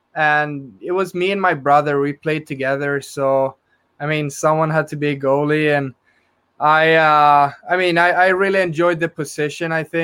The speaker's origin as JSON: {"language": "English", "town": "Gothenburg", "region": "Västra Götaland", "country": "Sweden", "second_language": "English", "said": "I'm from Gothenburg, so I've been really lucky to be able to live at home"}